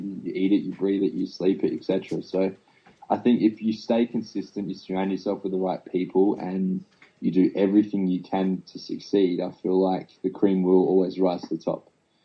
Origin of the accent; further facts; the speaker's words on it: Adelaide, South Australia, Australia; It's always good when a small town kid makes it. But being the Australian to be on WWE television is pretty cool when you think about it.